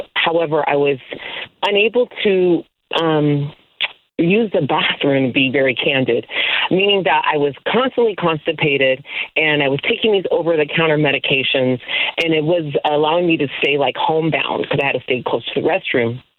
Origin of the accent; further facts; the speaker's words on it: Stockton, California, United States; So I grew up in Stockton, California, around a lot of different first generation immigrants.